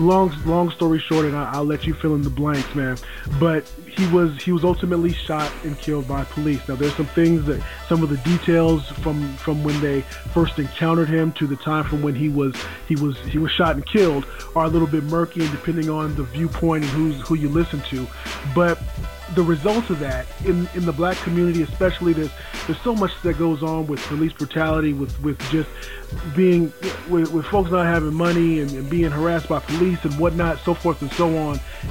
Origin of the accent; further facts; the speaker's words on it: California, United States; we're from Southern California. We lived in Southern California.